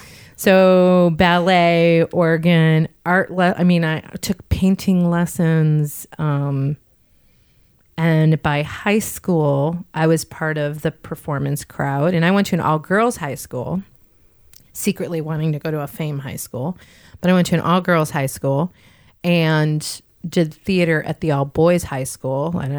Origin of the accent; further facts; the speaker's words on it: Chicago, Illinois, United States; I'm from Chicago originally. I told you a little bit about my mom and dad. My dad was much older than my mom.